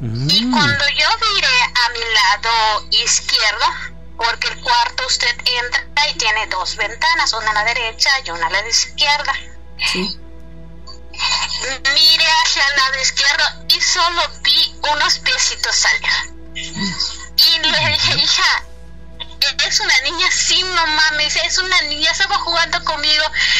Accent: Mérida, Yucatán, Mexico; yo soy de aquí de Mérida y normalmente aquí abundan mucho los relatos.

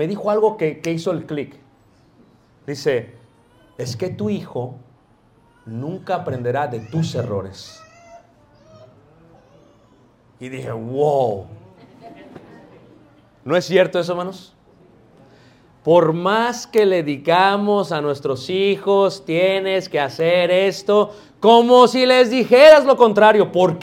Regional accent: Chicago, Illinois, United States; Y yo vengo de Chicago y sé manejar nieve.

